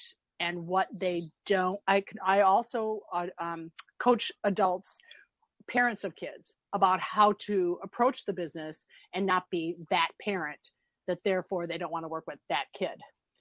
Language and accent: English; Midwest, United States; And because I'm from the Midwest, I was wearing a jean dress that had these snap buttons all the way down.